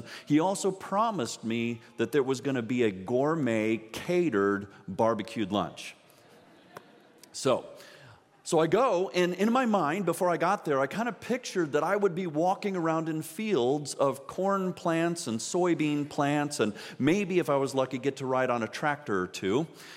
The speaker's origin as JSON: {"language": "English", "town": "Orlando", "region": "Florida", "country": "United States", "tie": "born or raised there", "said": "I grew up in Orlando, Florida as a city boy. And so I didn't grow up in a farming community."}